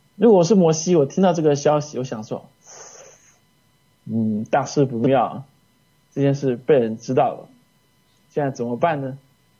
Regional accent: China; 那我是中国人。

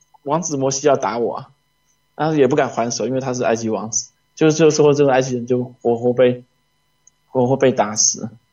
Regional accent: China; 那我是中国人。

